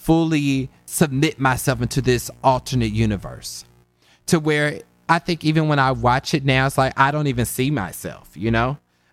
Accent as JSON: {"language": "English", "region": "Kansas", "country": "United States", "tie": "born or raised there", "said": "I think this has a lot to do with like the internalized homophobia from growing up in Kansas."}